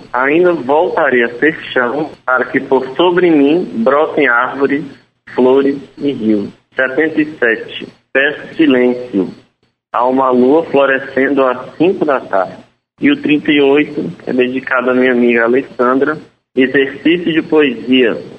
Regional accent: Ceará, Brazil; quando eu digo que sou cearense, pedem pra contar uma piada

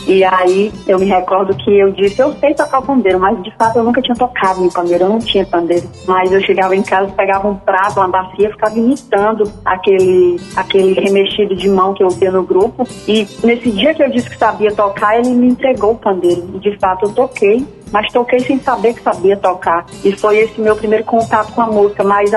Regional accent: Mombaça, Ceará, Brazil; Eu sou nascida e criada em Mombaça, uma cidade do interior do sertão, da região do Viamu

